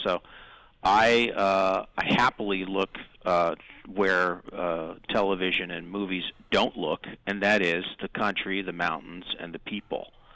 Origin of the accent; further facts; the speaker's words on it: Pennsylvania, United States; Well, I'm, you know, that's where I'm from. That's my hometown.